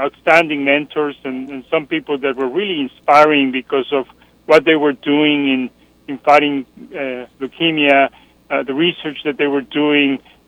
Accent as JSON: {"language": "English", "country": "Mexico", "second_language": "English", "moved": "as an adult", "lives_now": "Houston, United States", "said": "Well, I'm originally from Mexico, and I started my career in Mexico. I did my medical school there, and then I came to Houston to do my training in hematology initially"}